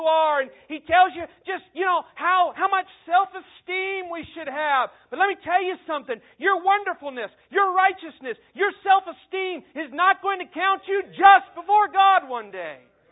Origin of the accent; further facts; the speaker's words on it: Ohio, United States; born there; I lived here for 12 years, but you forget, some of you, I was born in Ohio